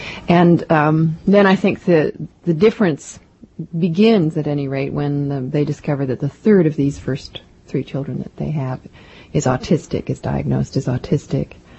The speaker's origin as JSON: {"language": "English", "town": "Chicago", "region": "Illinois", "country": "United States", "tie": "born or raised there", "lives_now": "Boston, United States", "said": "I grew up in Chicago, but I live in Boston"}